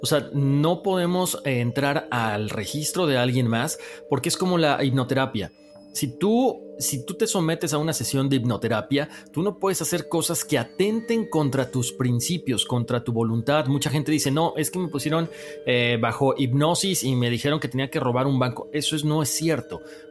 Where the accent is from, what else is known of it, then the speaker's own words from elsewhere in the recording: Venezuela; born there; Nací en Venezuela y tuve una crianza normal, pero siempre guiada a la espiritualidad